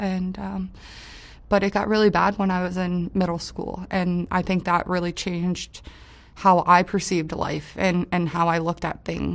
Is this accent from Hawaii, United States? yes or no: no; West Palm Beach, Florida, United States; I am from West Palm Beach, Florida, born and raised my whole life there.